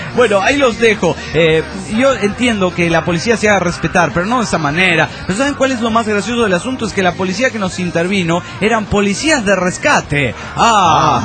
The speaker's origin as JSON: {"language": "Spanish", "town": "New York City", "region": "New York", "country": "United States", "said": "de New York City."}